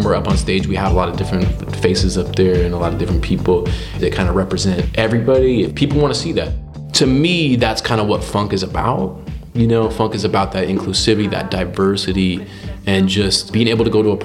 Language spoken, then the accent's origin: English; California, United States; So I grew up in the Bay Area, and my dad was super into … so we played that a lot in my youth.